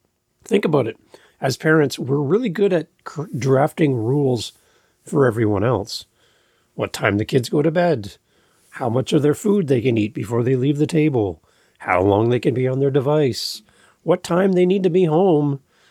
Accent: Canada; I'm a Canadian, and that's a Canadian website

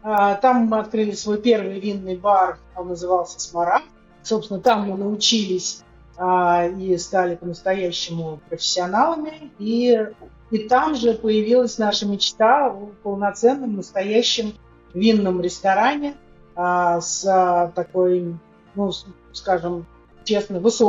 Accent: Moscow, Russia; moved away as an adult; Мы москвичи. Переехали мы, соответственно, из Москвы. Это случилось в 2015 году.

